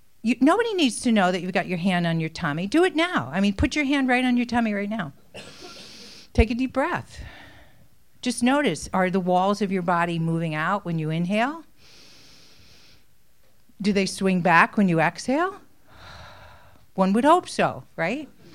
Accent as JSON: {"language": "English", "region": "New York", "country": "United States", "said": "You know, I'm from New York originally. We called them do-overs."}